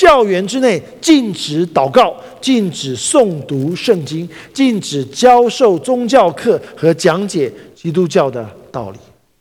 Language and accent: Chinese; Taipei, Taiwan; 像我是台北人